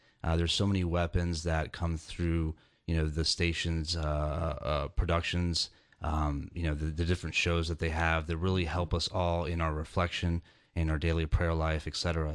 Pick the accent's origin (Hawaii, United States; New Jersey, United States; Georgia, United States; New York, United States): Georgia, United States; Atlanta; Well, I'm a rare Atlanta native. I was born here in Atlanta in the 70s, and I come from a family of immigrants.